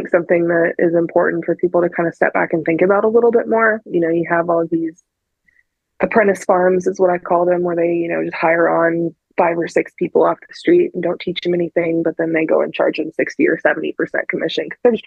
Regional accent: Secor, Illinois, United States; I grew up in Secor, Illinois. The population on the sign says 400 people.

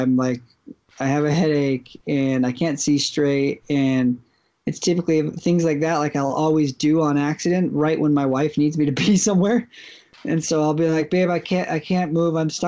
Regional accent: Utah, United States; Yeah, I mean, so we grew up here in Utah.

